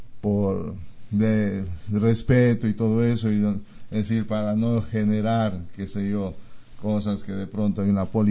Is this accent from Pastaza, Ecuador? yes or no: yes; Pastaza, Ecuador; Bueno, yo llevo toda una vida aquí en Pastaza. Soy de aquí de Pastaza